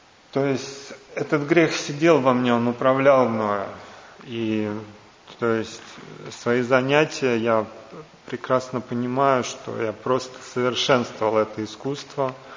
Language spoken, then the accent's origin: Russian; Saint Petersburg, Russia; я родился в Санкт-Петербурге, вырос в Санкт-Петербурге, это был тогда Ленинград, это большой город, такой многонаселенный, со всевозможными людьми. То есть я родился в обычной бедной семье, скажем.